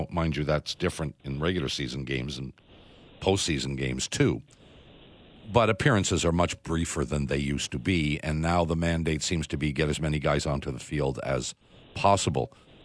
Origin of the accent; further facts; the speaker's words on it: Columbus, Ohio, United States; born there; I'm a Buckeye. I was born there.